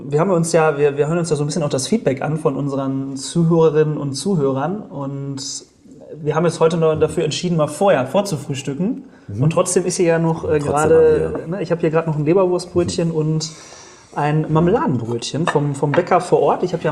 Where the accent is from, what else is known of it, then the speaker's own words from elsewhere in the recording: Detmold, North Rhine-Westphalia, Germany; zu Hause, bei uns in Ostwestfalen-Lippe in Detmold.